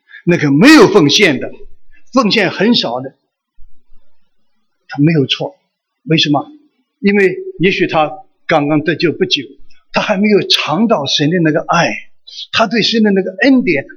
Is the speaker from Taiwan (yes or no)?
no; China; 我们中国人有句话说的是什么，金窝银窝不如自己的小窝啊